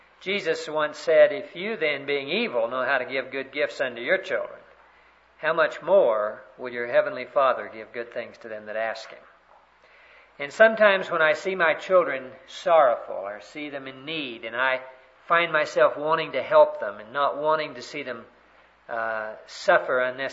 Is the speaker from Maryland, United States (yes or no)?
no; Texas, United States; I am a Texan, but I'm a deflated Texan.